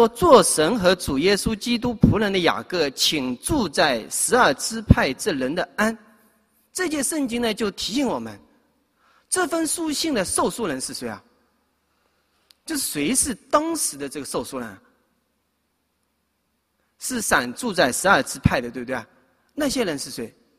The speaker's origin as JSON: {"language": "Chinese", "town": "Hangzhou", "region": "Zhejiang", "country": "China", "tie": "born or raised there", "said": "我呢这个信主是在我的老家浙江杭州的一个农村里面信主的。"}